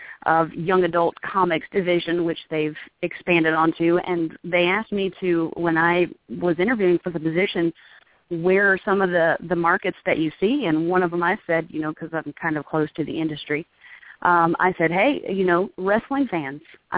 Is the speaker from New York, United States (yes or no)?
no; Atlanta, Georgia, United States; will be at Wizard World Atlanta and booth 330. And because it's kind of my home area and my hometown